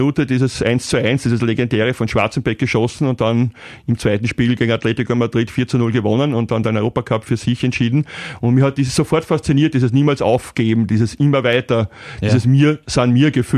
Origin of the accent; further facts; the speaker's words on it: Vienna, Austria; Ich bin ja in Wien zur Schule gegangen.